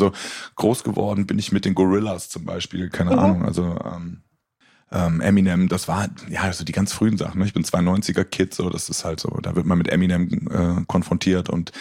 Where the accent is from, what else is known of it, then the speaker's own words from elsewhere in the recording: North Rhine-Westphalia, Germany; Ich komme aus der Nähe von Köln.